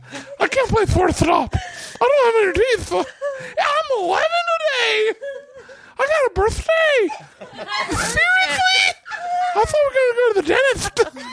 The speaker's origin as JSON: {"language": "English", "town": "Brooklyn", "region": "New York", "country": "United States", "tie": "born or raised there", "said": "Me and my kids were growing up in Brooklyn."}